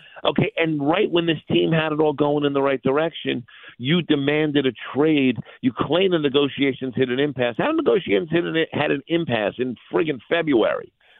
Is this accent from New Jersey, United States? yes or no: yes; New Jersey, United States; He was legitimately happy living in New Jersey, in the hometown that he grew up in, which is my hometown, by the way.